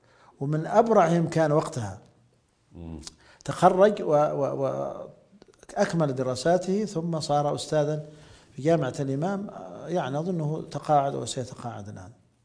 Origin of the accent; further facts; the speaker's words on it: Saudi Arabia; لكننا حنا كنا سعوديين قليلين.